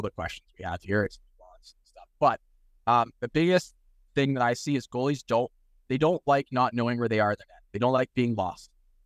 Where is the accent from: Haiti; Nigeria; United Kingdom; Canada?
Canada; now in United States; I don't really feel American, but I don't feel as Canadian as I used to.